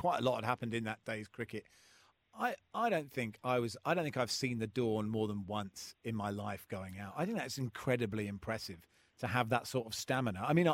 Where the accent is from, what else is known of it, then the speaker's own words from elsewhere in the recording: England, United Kingdom; as an Englishman